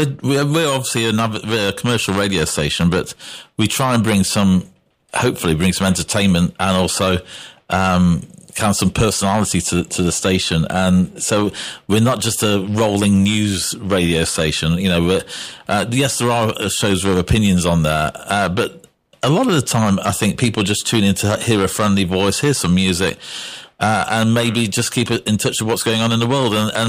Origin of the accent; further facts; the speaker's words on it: United Kingdom; As British people, we kind of knew what was going on in England.